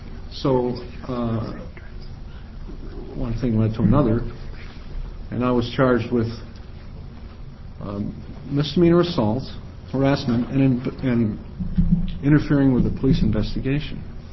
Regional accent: United States; I'm from Washington County, and I'm here in opposition to 2356.

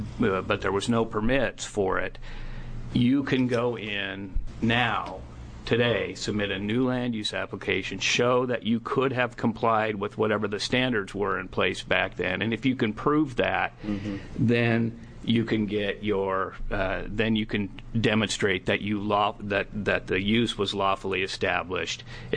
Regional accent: United States; I grew up in Columbia County. We had a lot of folks like that in Columbia County, Representative Witt's district, in the 1970s.

